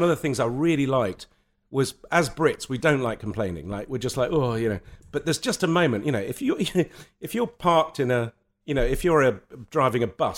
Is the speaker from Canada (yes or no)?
no; Lebanon; that came from growing up in Lebanon and from going to a boarding school where you were told what size your tie had to be.